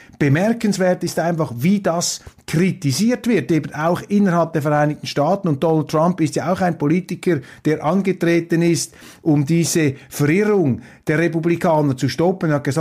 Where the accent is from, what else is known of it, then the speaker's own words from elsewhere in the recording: Switzerland; In Europa, vor allem als Schweizer, setzen wir auf die Meinungsäußerungsfreiheit.